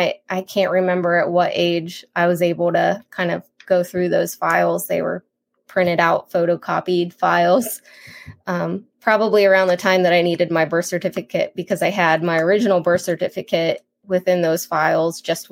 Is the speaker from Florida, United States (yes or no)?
no; Louisiana, United States; born there; I knew that I was born in Louisiana